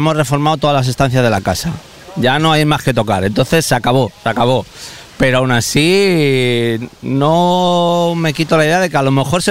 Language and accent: Spanish; Community of Madrid, Spain; De Madrid también, somos también todos de la misma zona